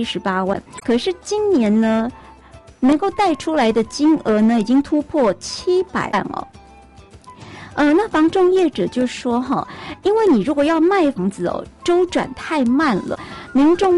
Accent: Taiwan; 2023年我们台湾人出口有出国有1179万人次

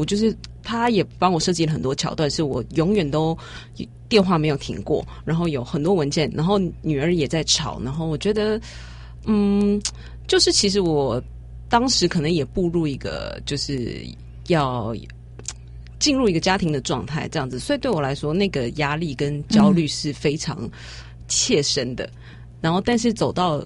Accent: Malaysia; Chinese is a second language; moved away as an adult; now in Taiwan; 我19岁过来的，所以应该也差不多11、12年了

